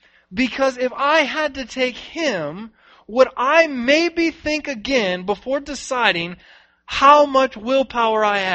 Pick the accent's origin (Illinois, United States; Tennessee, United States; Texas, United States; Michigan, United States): Tennessee, United States; I'm from Tennessee.